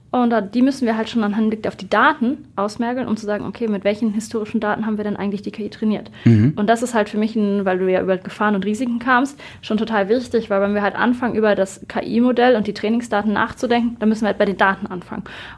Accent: Northern Germany, Germany; Ich komme aus dem Norden. Ich habe jetzt schon gesagt, ich habe einen super großen Wasserbezug, eigentlich Timmendorfer Strand.

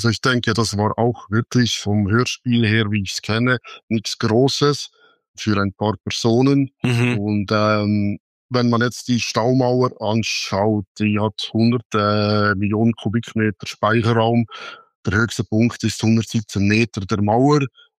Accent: Visp, Valais, Switzerland; Ich bin in Visp aufgewachsen. Das ist, was soll ich sagen, etwa 20, 30 Autominuten, je nach Fahrweise, von dieser Staumauer entfernt.

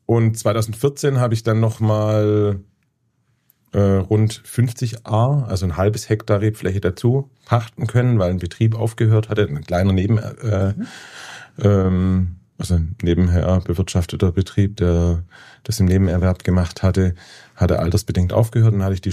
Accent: Baden-Württemberg, Germany; ich komme ursprünglich aus dem Heilbronner Raum, also gar nicht direkt aus dem Remstal, war dann bis 2012 im in der Pfalz tätig

